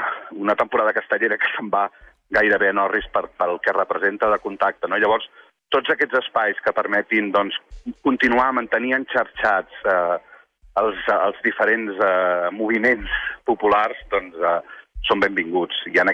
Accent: Reus, Catalonia, Spain; Els que som de Reus, i abans hi havia una de les entrades de Reus, per entendre'ns, que a més era venint de Tarragona

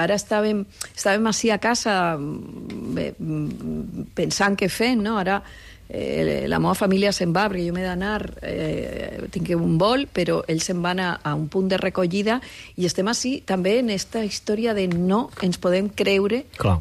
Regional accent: Cádiz, Andalusia, Spain; Catalan is a second language; now in Valencia, Spain; jo visc en València ciutat, al centre de la ciutat, i clar, sembla... Jo vaig arribar a ir de Cádiz

